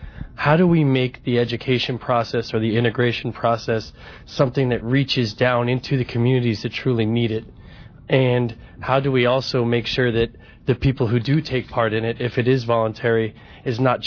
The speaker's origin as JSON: {"language": "English", "town": "Boston", "region": "Massachusetts", "country": "United States", "said": "I come from Boston"}